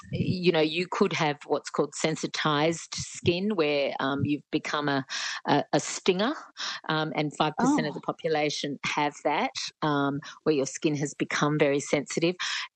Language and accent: English; New South Wales, Australia; I'm actually from the Central Coast, so I know that well.